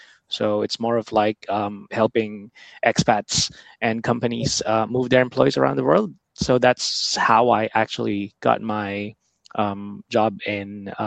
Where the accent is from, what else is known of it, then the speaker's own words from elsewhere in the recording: Central Luzon, Philippines; moved away as an adult; also born or lived in Singapore; I grew up in the Philippines, born and raised in the province of Pampanga. And then after uni and also a couple of years working in the Philippines, I decided to move to Singapore for more work experience.